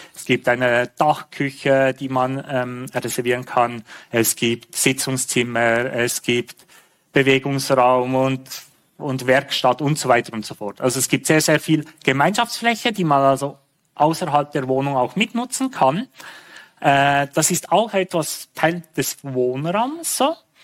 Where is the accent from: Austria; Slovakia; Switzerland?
Switzerland; Bern; Wir sind beide aus Bern, wohnen dort in einem hübschen, relativ neuen Wohnprojekt.